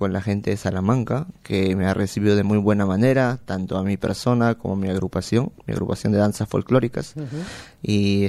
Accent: Peru; Como bien mencionaste, yo vengo de Perú.

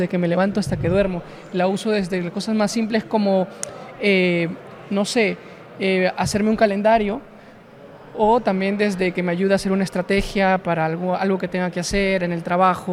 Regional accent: Peru; now in Spain; Pues yo soy de Perú

